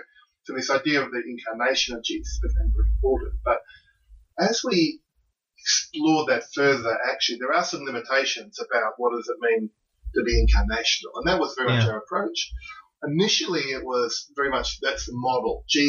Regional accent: Australia; born there; Well, my dad is English, my mum is Scottish. I was born in Australia.

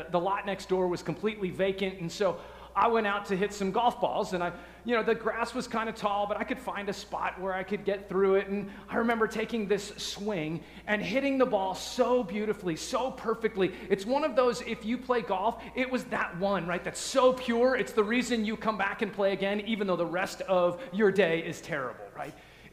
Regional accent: Evergreen, Colorado, United States; A few weeks ago, I told you about growing up in Evergreen, Colorado. It's a town just west of Denver up into the mountains.

